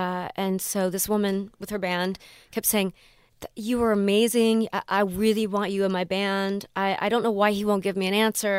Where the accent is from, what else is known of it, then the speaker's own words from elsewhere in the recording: Cincinnati, Ohio, United States; I'm from Cincinnati, you know.